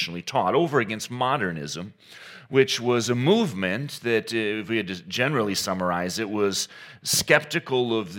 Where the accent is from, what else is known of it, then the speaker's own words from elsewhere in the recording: Saginaw, Michigan, United States; My home church, I grew up in Saginaw in the 1930s